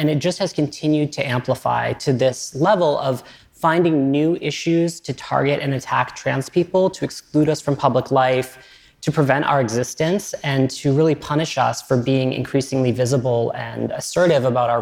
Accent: Maine, United States; Yeah, so I grew up in Southern Maine in a pretty rural community

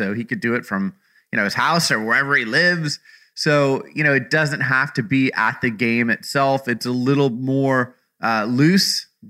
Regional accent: Phoenix, Arizona, United States; I'm from Phoenix.

